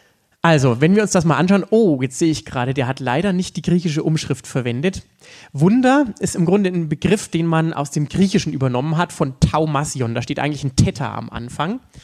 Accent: Bavaria, Germany; in Oberfranken, da wo ich herkomme

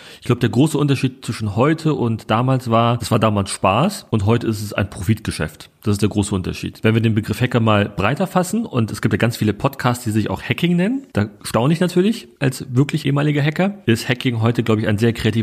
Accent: Berlin, Germany; also ich bin in Neukölln groß geworden, muss man wissen, in Rixdorf und Rixdorf ist sehr grün, ja, ist das Dahlem von Neukölln

